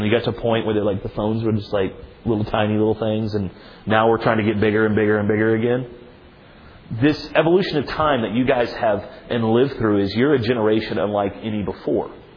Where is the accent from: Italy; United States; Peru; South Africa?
Italy; I grew up in Italy. I grew up before the fall of the wall in Italy. I remember what it was like. I was 7 when the wall fell.